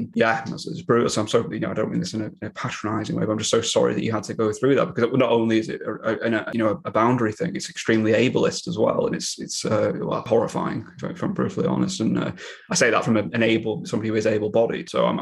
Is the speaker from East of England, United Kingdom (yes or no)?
no; Manchester, North West England, United Kingdom; obviously I'm from Manchester, as you probably know